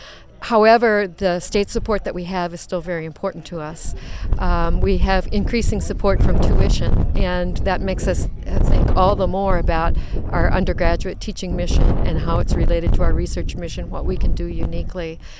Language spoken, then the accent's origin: English; Michigan, United States; I was originally from Michigan, from a relatively small town that was in the middle of corn and bean country in the Lower Peninsula of Michigan.